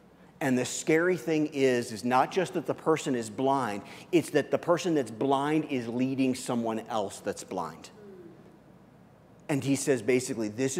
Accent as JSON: {"language": "English", "region": "Midwest", "country": "United States", "said": "I don't know about you, I came from the Midwest."}